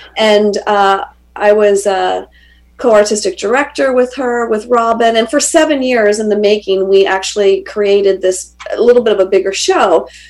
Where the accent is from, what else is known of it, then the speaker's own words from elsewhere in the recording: Hanover, Pennsylvania, United States; I'm originally from Hanover, Pennsylvania, so from a super small little town.